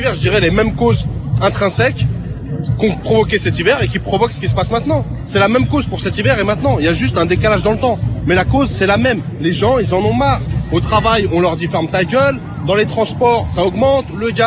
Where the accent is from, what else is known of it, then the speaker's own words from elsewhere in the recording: Aulnay-sous-Bois, Île-de-France, France; 93, Aulnay-sous-Bois.